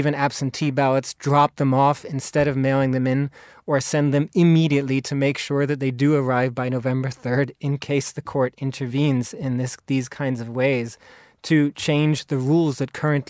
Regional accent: Maryland, United States; in my own state, to give an example where I vote as an American in Maryland

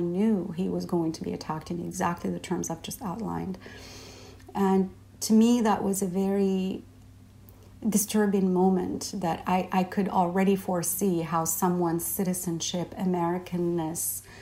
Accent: Morocco; somebody who was born and raised in Morocco. And as you know, Morocco is a formerly colonized country.

